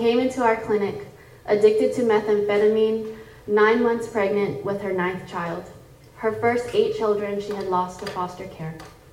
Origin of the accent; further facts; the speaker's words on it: Hawaii, United States; moved away as an adult; my communities growing up in Hawaii. I really began to more deeply cultivate these beliefs through my experiences working in social services in Hawaii before moving to Oregon for law school.